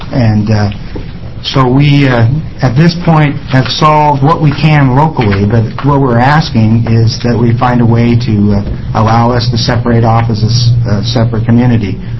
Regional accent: Ione, United States; I'm from Ione, and I'm representing the Ione Self-Determination Committee

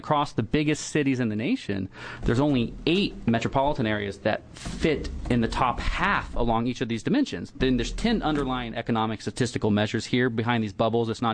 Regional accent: Oklahoma, United States; I'm from the Great Plains. I'm from Oklahoma, and my whole family and my relatives are still in the Kansas City area, right?

